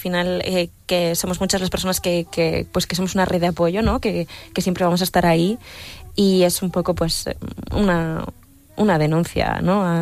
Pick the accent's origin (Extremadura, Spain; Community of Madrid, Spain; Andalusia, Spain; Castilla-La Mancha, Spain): Castilla-La Mancha, Spain; Corral de Almaguer; Soy de Toledo, de un pueblecito de Toledo que se llama Corral de Almaguer.